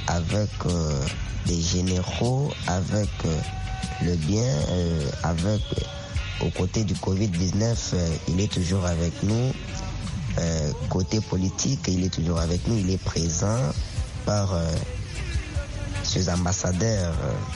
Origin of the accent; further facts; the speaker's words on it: DR Congo; Je suis de la RD Congo, donc notre pays aussi va tomber